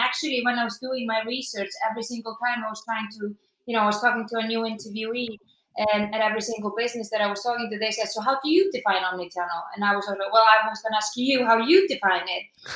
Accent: Iceland; English is a second language; moved away as an adult; now in Leeds, United Kingdom; I am from Iceland. Been in the UK for 7 years in Leeds.

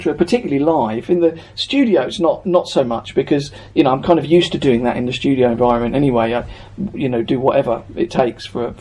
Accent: Portsmouth, South East England, United Kingdom; I was from Portsmouth originally, and I lived in London at the time, though.

